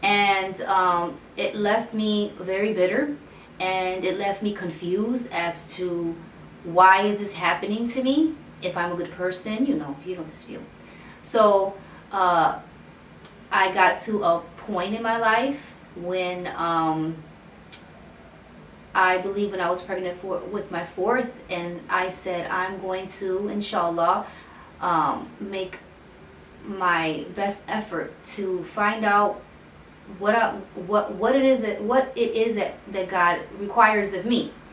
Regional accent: Chicago, Illinois, United States; So I am Puerto Rican, born and raised in Chicago.

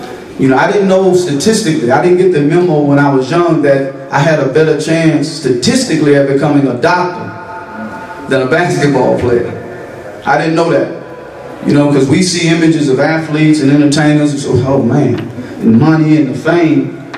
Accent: Gulfport, Mississippi, United States; I'm from Gulfport, Mississippi, and I was born in a single parent home

